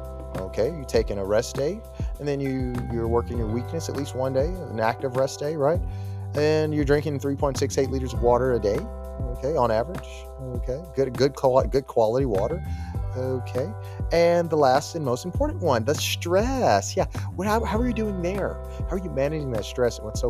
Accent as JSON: {"language": "English", "town": "Memphis", "region": "Tennessee", "country": "United States", "said": "I'm from Memphis, Tennessee."}